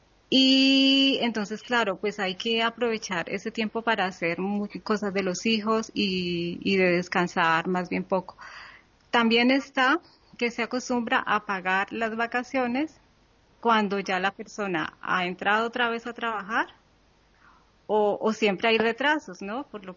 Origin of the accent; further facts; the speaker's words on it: Colombia; la situación de vacaciones en Cali, en mi país.